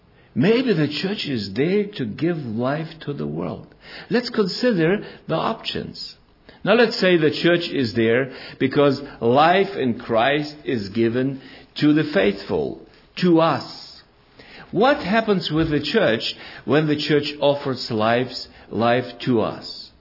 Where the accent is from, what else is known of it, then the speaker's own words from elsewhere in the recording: Estonia; English is a second language; now in Germany; And when I finally married a Swabian girl, came here, and I come from Estonia, and I came here and I married a Swabian girl, a native German Swabian girl.